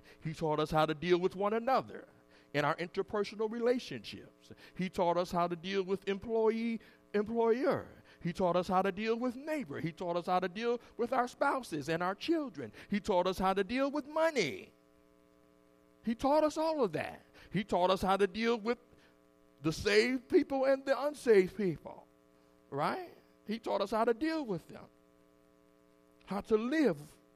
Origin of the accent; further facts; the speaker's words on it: New York, United States; Now, I'm from New York, but I ain't no tour guide.